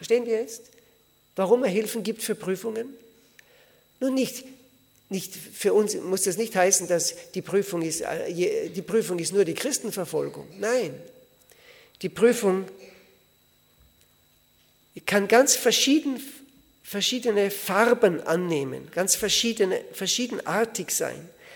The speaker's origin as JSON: {"language": "German", "country": "Austria", "tie": "born or raised there", "said": "Und dort in der Gegend von Österreich, wo ich aufgewachsen bin, da heißt, ist das in Dialekt, heißt dann Pfirti."}